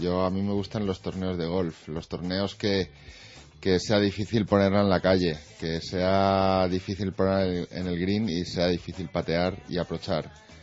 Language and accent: Spanish; Spain; yo soy me siento muy español